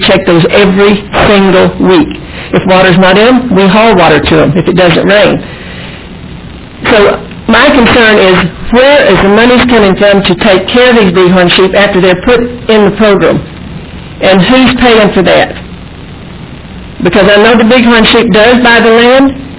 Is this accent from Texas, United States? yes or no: yes; Texas, United States; of Marathon, Texas, Brewster County. And I was born and raised in Brewster County, and my family goes back seven generations there.